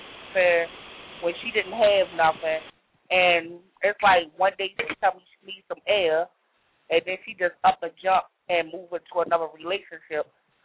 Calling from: Baltimore, Maryland, United States; from Baltimore.

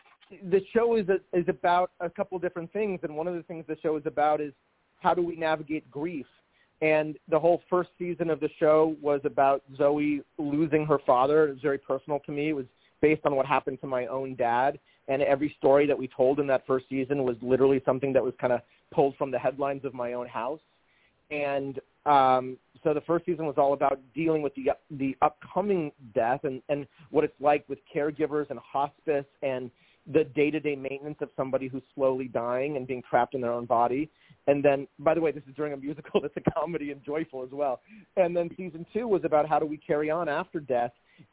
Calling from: Los Angeles, California, United States; No, in Los Angeles.

